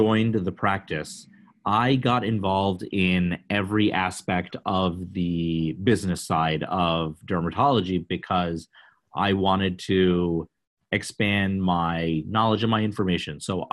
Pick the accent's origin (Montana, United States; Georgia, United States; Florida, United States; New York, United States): New York, United States; So I am originally from New York, but I went to medical school in Washington, D.C.